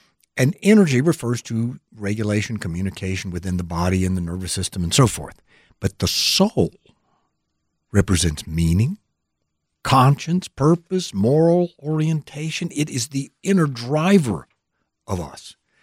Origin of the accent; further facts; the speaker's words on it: Texas, United States; moved away as an adult; And I'm from Texas, and people say, well, don't you miss Texas? And the answer is no, I don't. I've been here since 92 when I came to work at Channel 7